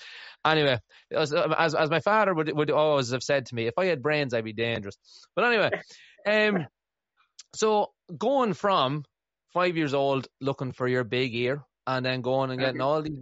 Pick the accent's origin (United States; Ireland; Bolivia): Ireland; Obviously enough, I'm Irish